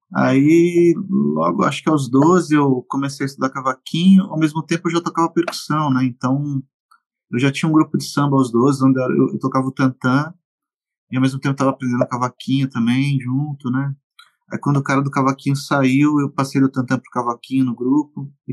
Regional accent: São Paulo, Brazil; Eu venho de um bairro da Zona Leste de São Paulo, São Mateus, que é um bairro que tem muita roda de samba, até hoje tem muita roda de samba

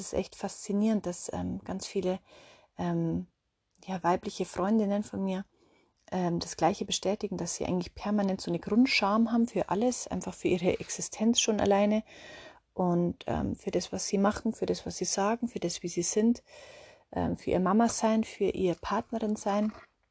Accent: Bavaria, Germany; Ich komme ja aus Bayern, deswegen muss ich es noch so ein bisschen bayerisch formulieren.

